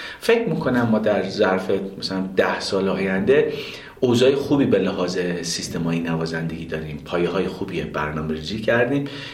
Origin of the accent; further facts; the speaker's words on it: Hamadan, Iran; ما همدانی هستیم